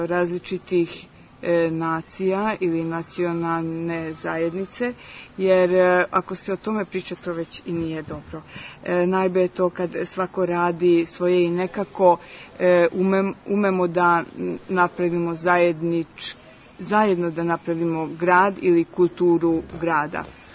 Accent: Subotica, Vojvodina, Serbia; Kažem, ja iz Subotice, iz Vojvodine.

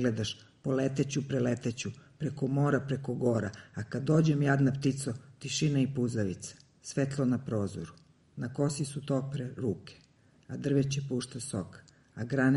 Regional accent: Belgrade, Serbia; odrasla sam na Novom Beogradu, onda sam otišla na Đeram pijacu, pa sam se opet vratila na Novi Beograd. Vrlo verovatno ću tu i ostati do samog kraja.

